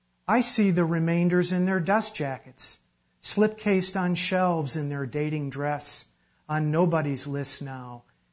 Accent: Chicago, Illinois, United States; also born or lived in Iowa; I grew up on the Great Lakes. I grew up in Chicago, loved it in Iowa

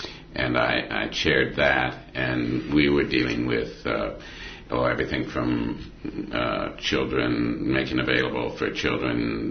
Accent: Iowa, United States; I'm an Iowan. I was born and raised in Iowa, and did my undergraduate work.

